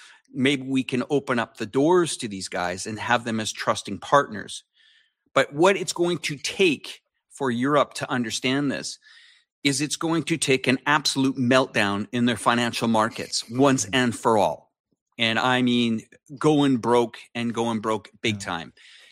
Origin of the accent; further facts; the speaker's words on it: Canada; now in China; you know, I'm Canadian